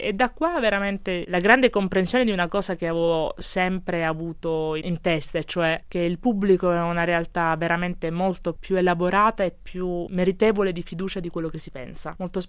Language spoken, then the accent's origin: Italian; Lecce, Apulia, Italy; anche per me come salentino. Io sono cresciuta in Salento, ho avuto la fortuna di crescere a Lecce per tanti anni